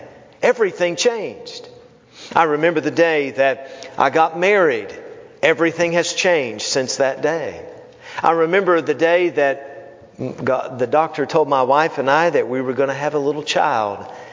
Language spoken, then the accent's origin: English; Knoxville, Tennessee, United States; I remember the day when I was 17 years of age, growing up in Knoxville, Tennessee